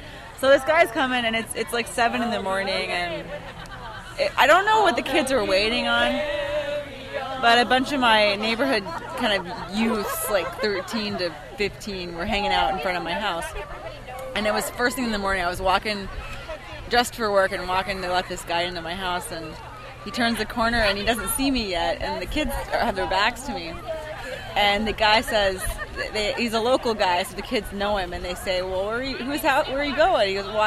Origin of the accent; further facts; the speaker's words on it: Oklahoma, United States; now in Washington, D.C., United States; I'm Cherokee from Oklahoma, and now I live in Washington, D.C.